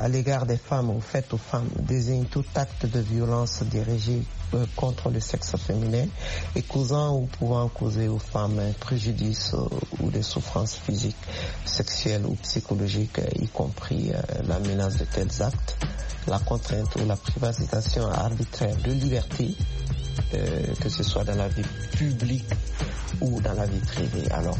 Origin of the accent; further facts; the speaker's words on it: Mali; moi je viens du Mali, je suis originaire du Mali